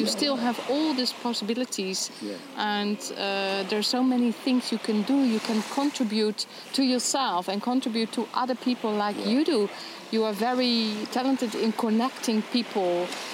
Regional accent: Netherlands; English is a second language; I'm from Holland.

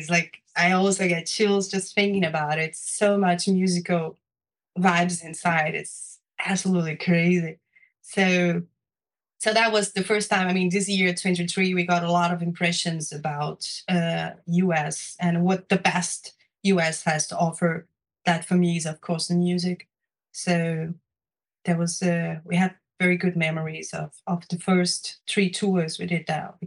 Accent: Rio de Janeiro, Brazil; now in Denmark; I come from Rio and I live in Denmark.

